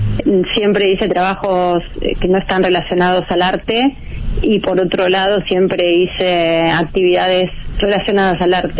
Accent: Almagro, Buenos Aires, Argentina; Y una tarde yo paseaba por mi barrio, yo soy de Almagro

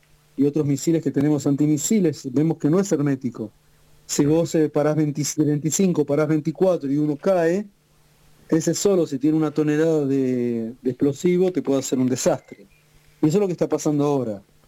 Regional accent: Buenos Aires, Argentina; yo era de Capital, Villa Crespo, y Villa sí, Crespo.

